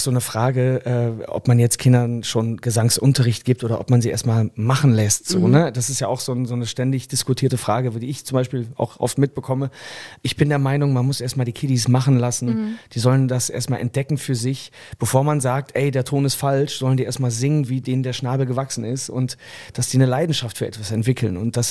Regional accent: Sendenhorst, North Rhine-Westphalia, Germany; Da gab es so einen Blumenladen bei uns in der Stadt Sendenhorst, wo ich herkomme.

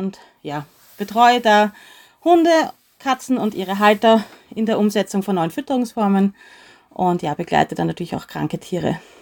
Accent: Austria; Man hört, ich komme aus Österreich, ich wohne in Wien

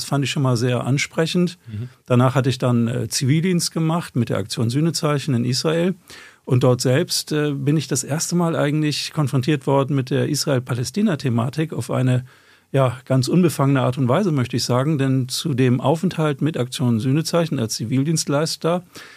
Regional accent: Bremen, Germany; Ich bin aufgewachsen in Bremen-Lesum, das ist jetzt nicht der aufregendste Teil der Welt

